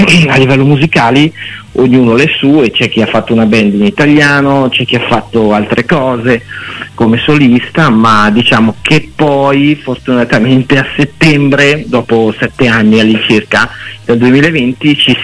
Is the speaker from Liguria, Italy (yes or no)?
no; Omegna, Piedmont, Italy; provincia di Verbania, la zona dell'Umegnese, VCO, ecco.